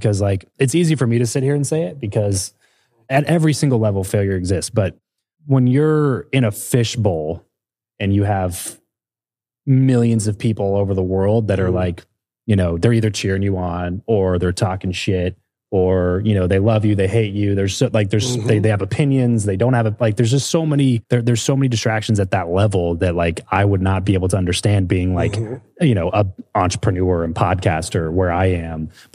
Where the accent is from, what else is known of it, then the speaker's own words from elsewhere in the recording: Lancaster, California, United States; now in Las Vegas, United States; Where I grew up. So 661 shout out. So I grew up there, desert, right? I moved to Vegas, desert.